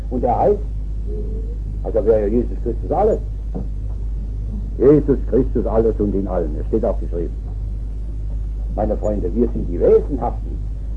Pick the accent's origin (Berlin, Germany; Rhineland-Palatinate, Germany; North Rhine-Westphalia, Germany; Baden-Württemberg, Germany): Rhineland-Palatinate, Germany; in großen, reichen Dörfern meiner Heimat, in Rheinhessen